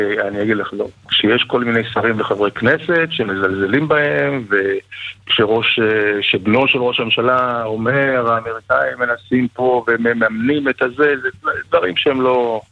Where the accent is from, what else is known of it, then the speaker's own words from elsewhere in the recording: Jerusalem, Jerusalem District, Israel; אני ירושלמי.